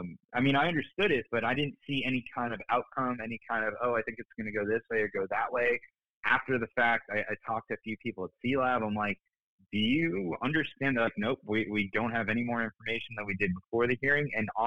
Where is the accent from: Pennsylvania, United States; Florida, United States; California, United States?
Florida, United States; when I meet somebody in the country and they ask me where I'm from and I say I'm from South Florida